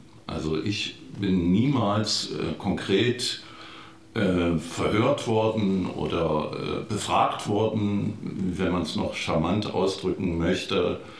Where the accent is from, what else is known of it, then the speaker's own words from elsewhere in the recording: Eisenach, Thuringia, Germany; born there; in der Stadt Eisenach, meiner Geburtsstadt